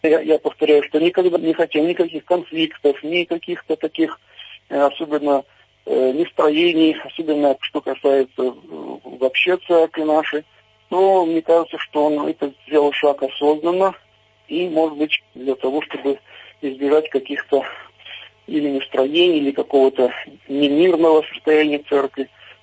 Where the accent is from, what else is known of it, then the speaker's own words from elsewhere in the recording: Belarus; мы, белорусы, честно собирались голосовать за него